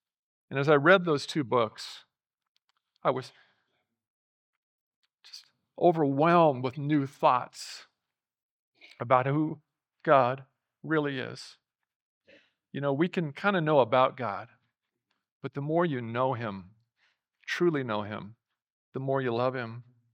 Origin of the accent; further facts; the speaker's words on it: Oregon, United States; moved away as an adult; I remember when I was just out of high school and I came down here from Oregon to go to Lagos Bible School.